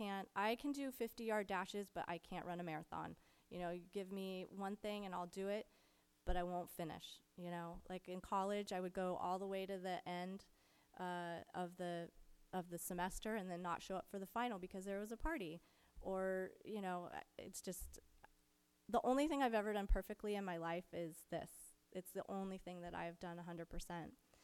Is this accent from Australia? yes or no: no; United States; also born or lived in Scotland; we were Americans in this small Scottish village.